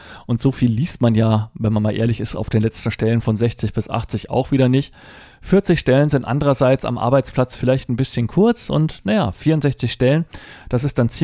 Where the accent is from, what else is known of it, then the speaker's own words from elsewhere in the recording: Bavaria, Germany; Das ist im Landkreis Lichtenfels und nur ungefähr 20 Kilometer von meinem Heimatort entfernt, wo ich früher mal aufgewachsen bin.